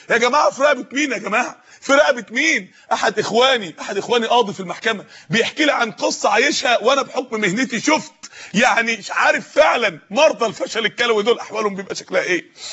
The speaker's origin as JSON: {"language": "Arabic", "town": "Mansoura", "region": "Dakahlia", "country": "Egypt", "said": "عندنا في المنصورة جمعية جابوا قدرة فول"}